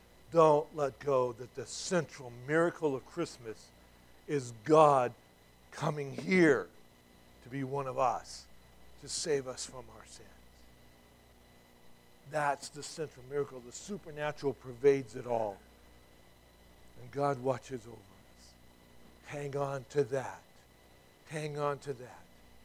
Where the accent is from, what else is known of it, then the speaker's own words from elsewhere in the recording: Ireland; Being Irish, I love Irish and Celtic things.